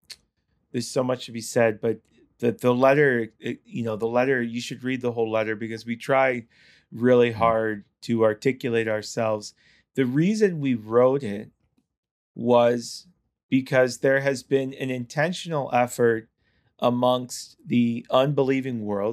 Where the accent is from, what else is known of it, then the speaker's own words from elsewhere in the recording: Peterborough, Ontario, Canada; I'm from Peterborough, Ontario, where I am presently in studio in the Upper 40 studios.